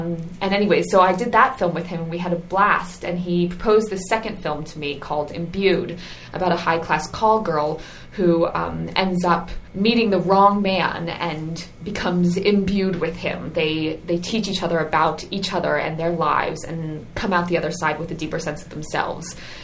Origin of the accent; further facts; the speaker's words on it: Lucas Valley, California, United States; Yes, I was. I grew up actually in Lucas Valley with my family and went to St. Mark's School when I was young, and then I went to Branson for high school.